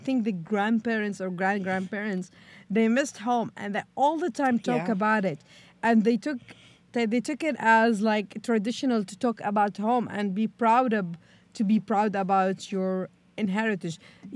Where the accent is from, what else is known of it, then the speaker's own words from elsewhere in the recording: Netherlands; I always say like I'm Palestinian Dutch, or some people say like Dutch.